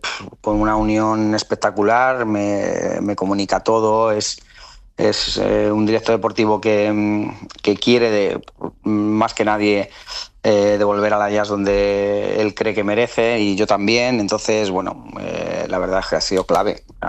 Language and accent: Spanish; Vallecas, Community of Madrid, Spain; Es tremendo. Es increíble que esto nos pueda pasar. Como vallecano, como